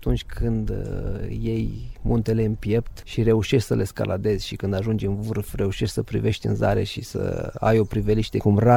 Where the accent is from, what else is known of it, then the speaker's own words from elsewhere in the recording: Bukovina, Romania; În primul rând cu faptul că suntem bucovineni. Bucovina e considerată o zonă foarte frumoasă a României.